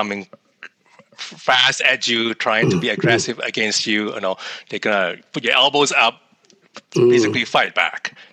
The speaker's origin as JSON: {"language": "English", "country": "Canada", "said": "I'm Canadian, so I would say that most Canadians, the majority of Canadians"}